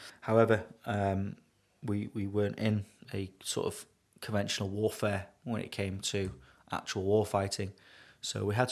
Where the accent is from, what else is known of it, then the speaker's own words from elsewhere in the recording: Wales, United Kingdom; obviously being a Welshman myself, being able to speak Welsh with a few of the lads.